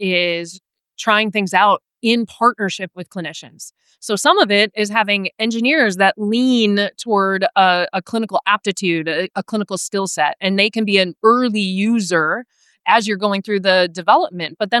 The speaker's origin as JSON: {"language": "English", "region": "Midwest", "country": "United States", "said": "I come from the Midwest. There's a lot of really incredible companies in the Midwest that are in that space."}